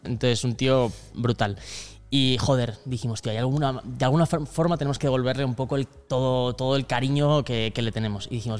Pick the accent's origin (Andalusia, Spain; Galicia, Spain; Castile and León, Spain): Castile and León, Spain; Burgos; Yo soy de Burgos